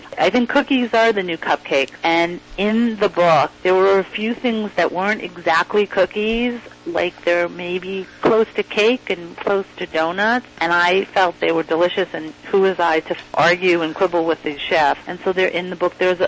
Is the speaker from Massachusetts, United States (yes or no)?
yes; Waltham, Massachusetts, United States; Well, I grew up in Waltham, Massachusetts, which is next to Newton